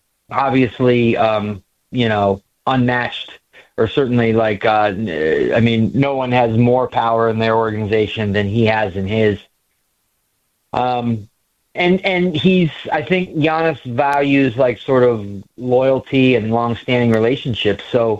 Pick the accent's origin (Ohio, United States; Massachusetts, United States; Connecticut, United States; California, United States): Ohio, United States; Cleveland; the whole thing with Luka went down in my hometown in Cleveland.